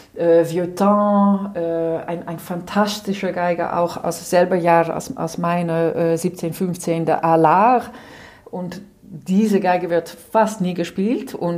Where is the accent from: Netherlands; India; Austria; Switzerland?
Netherlands; ich bin Holländerin